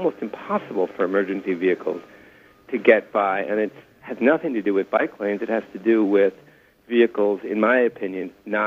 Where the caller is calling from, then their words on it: Manhattan, New York, United States; John, I'm calling from Manhattan.